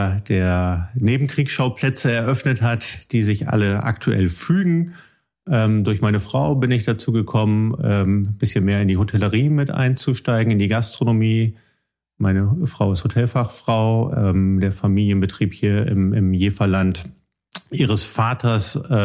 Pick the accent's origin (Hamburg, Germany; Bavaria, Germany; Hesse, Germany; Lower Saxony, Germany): Lower Saxony, Germany; Wilhelmshaven; also born or lived in Stuttgart; Ich bin grundsätzlich geborener Schwabe, in Stuttgart geboren, seit 86 lebend in Wilhelmshaven, bin hier aufgewachsen und bin ein norddeutsches Kind. Meine Mutter ist Finnin, halber Finne.